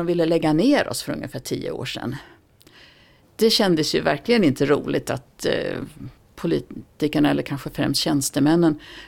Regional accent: Hedemora, Dalarna County, Sweden; moved away as an adult; jag kommer ju från Dalarna. Så att det påminner mig om mitt ursprung, dalahästarna. Jag växte upp i Hedemora. Eller mina föräldrar var lantbrukare utanför Hedemora, men nej. Jag har bott Hedemora tills jag var runt 20.

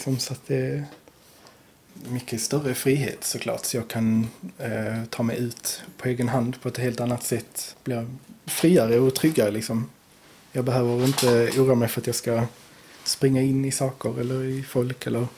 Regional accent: Torekov, Skåne, Sweden; now in Landskrona, Sweden; Torekov från början. Sen har jag flyttat runt en del och nu har jag hamnat i Landskrona.

